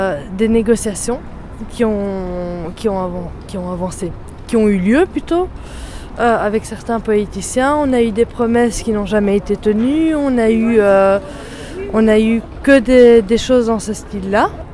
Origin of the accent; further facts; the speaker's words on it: Belgium; en disant que nous, en tant que Belges, on refuse que notre démocratie parte.